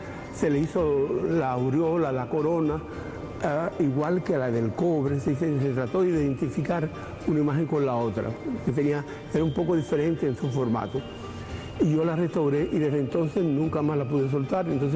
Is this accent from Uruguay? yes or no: no; Cuba; also born or lived in Puerto Rico; now in United States; Yo salí de Cuba en el año 80. Y fui para Puerto Rico. En el año 87 vine para acá